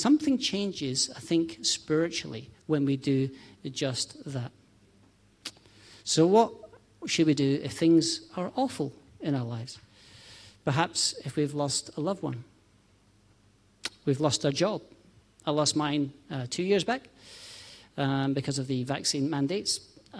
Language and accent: English; Scotland, United Kingdom; accent: Scottish; can detect from the accent that I'm Scottish, from the land of Scotland.